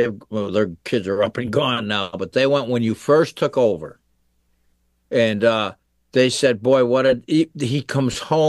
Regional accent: Louisiana, United States; I grew up in St. Charles Parish.

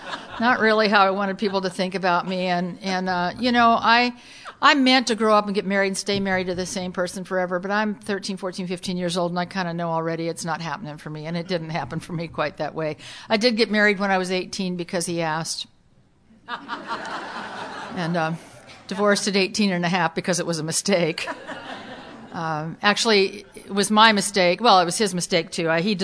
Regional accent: Newport Beach, California, United States; So I grew up in Newport Beach. I left him, and I moved up to L.A. and got a job, an apartment.

